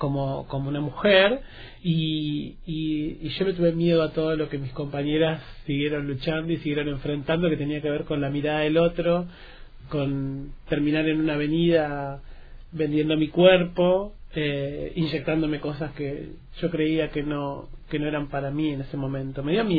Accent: Quilmes, Buenos Aires Province, Argentina; also born or lived in Avellaneda; Yo nací en Quilmes. Uh-huh. Nací en Quilmes. En realidad nací en Avellaneda y viví toda mi vida en Quilmes, en Buenos Aires

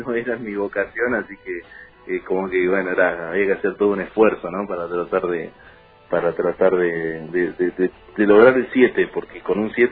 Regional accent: Río Grande, Tierra del Fuego, Argentina; me trajeron a vivir a los 3 meses, si no me equivoco, así que... digamos, crecido y por una circunstancia prácticamente del destino nací en otro lugar, pero soy fueguino y soy riograndense sobre todo

